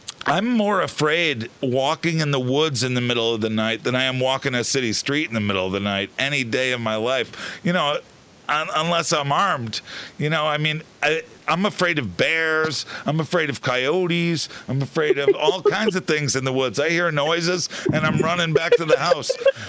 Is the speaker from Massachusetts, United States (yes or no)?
yes; Boston, Massachusetts, United States; now in Northern Michigan, United States; And then all the way from growing up in Boston and all that scene, and now in Northern Michigan, where there's absolutely no culture.